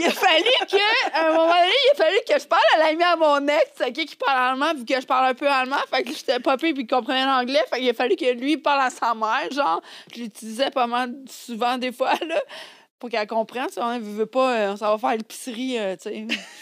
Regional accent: Canada; j'ai fini par donner mon passeport pour comprendre que je venais du Canada

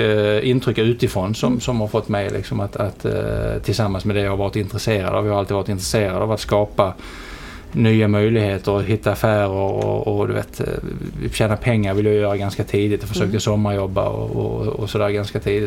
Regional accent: Helsingborg, Skåne, Sweden; Ja, Helsingborg är jag uppvuxen i.

